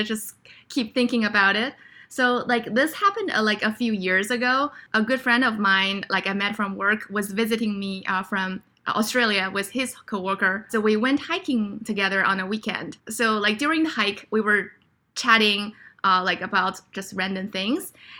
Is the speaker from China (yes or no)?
yes; China; English is a second language; moved away as an adult; now in United States; so I was born and raised in China, and I came to the United States probably about like 9 years ago, and I went to a school in New York, and then like I went to the West Coast to go to work.